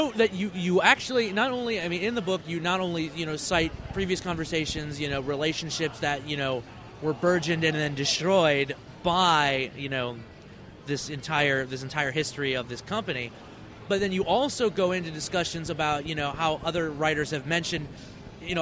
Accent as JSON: {"language": "English", "town": "Frederick", "region": "Maryland", "country": "United States", "said": "Well, yeah, we're from Frederick, so it was a bit of a drive for us, but we got to go down there."}